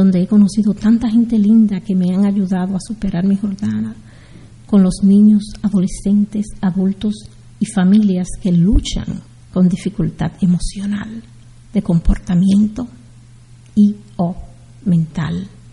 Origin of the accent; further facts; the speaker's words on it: Dominican Republic; born there; Nací en República Dominicana, mi gente. Orgullo nacional.